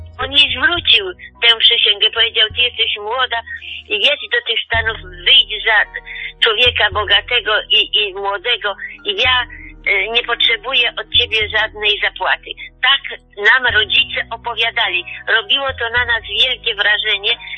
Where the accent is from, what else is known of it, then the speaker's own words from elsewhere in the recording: Jałowęsy, Świętokrzyskie Voivodeship, Poland; My pochodzimy z Gór Świętokrzyskich. Jałowęsy, koło Opatowa.